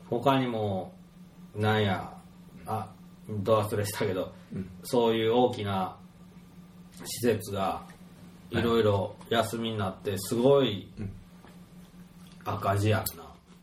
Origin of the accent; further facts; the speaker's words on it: Kyushu, Japan; 僕は九州人だからまあひいきするわけじゃないけど、九州って魅力的なとこだし豊かなところなので